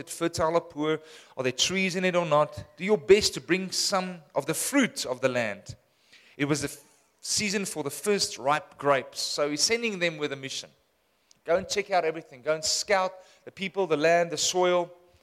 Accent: Windhoek, Khomas, Namibia; Just quickly say, I was born in Windhoek. For those who don't know it, this is my hometown.

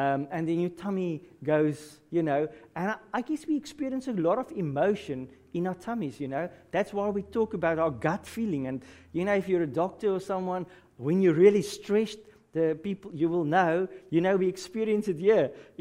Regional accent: Western Cape, South Africa; I grew up there in the Boland, there in the Western Cape, green and lush and everything.

